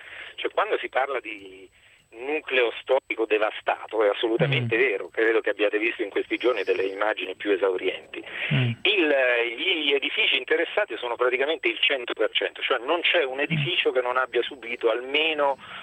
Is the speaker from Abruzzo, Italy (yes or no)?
yes; Chieti, Abruzzo, Italy; No, io sono originario di Chieti, comunque vivo a Chieti